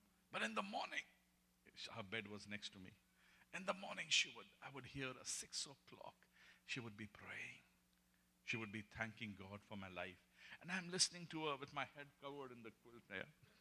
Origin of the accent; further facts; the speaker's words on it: Nainital, Uttarakhand, India; moved away as an adult; So after things began worse in my political career, so I had to leave my hometown. And I had to go and find a job for myself. My mother said, oh, you will never stay in Nainital now.